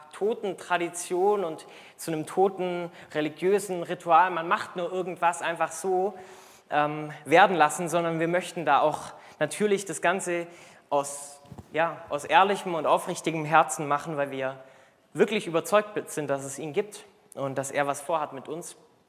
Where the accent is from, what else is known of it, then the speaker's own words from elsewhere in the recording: Baden-Württemberg, Germany; da wo ich herkomme, im Schwabenland, da gibt es auch eine Gewohnheit oder zumindest ein Sprichwort